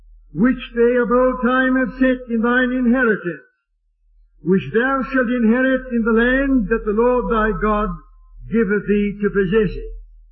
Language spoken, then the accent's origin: English; South Africa; accent: South African; I can't help my South African accent, but I'll try the best of my ability to speak slowly and as clearly as possible